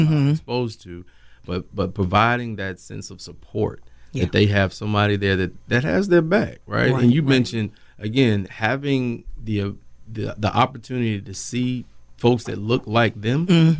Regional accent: Charlotte, North Carolina, United States; So I grew up down in the Charlotte area.

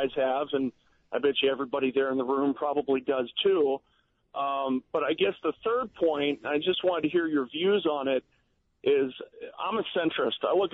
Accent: West Coast, United States; And one of the biggest things I've seen is, you know, I'm from the West Coast.

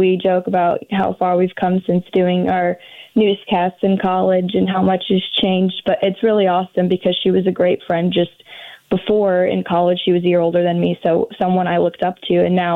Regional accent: Indianapolis, Indiana, United States; also born or lived in Mississippi; now in St. Louis, United States; So I'm from Indianapolis, Indiana.

